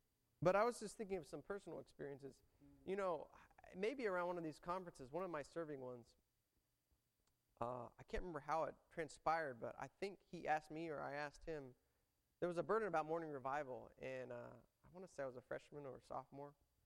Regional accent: Irving, Texas, United States; I grew up in Irving, and I went to MacArthur High School.

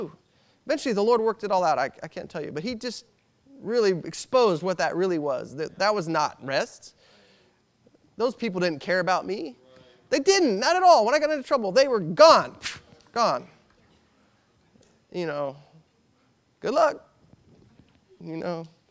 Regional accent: Irving, Texas, United States; I grew up in Irving, Texas. There was a ton of saints.

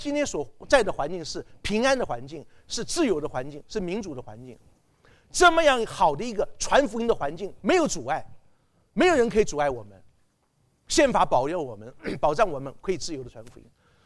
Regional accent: Taiwan; also born or lived in South America; now in United States; 我从台湾来的，后来我就到南美洲去一段时间，然后今天现在到美国

